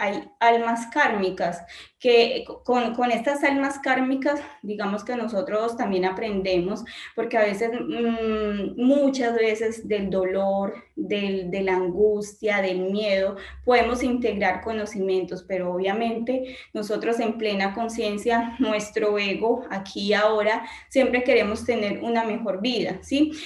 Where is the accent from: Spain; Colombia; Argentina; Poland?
Colombia; Todos saben que yo soy de Colombia.